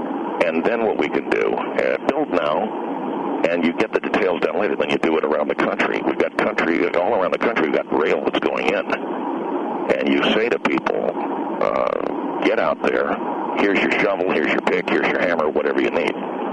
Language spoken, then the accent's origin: English; Los Angeles, California, United States; I mean, I come from Los Angeles originally. I wouldn't go to San Francisco if you paid me $1 million.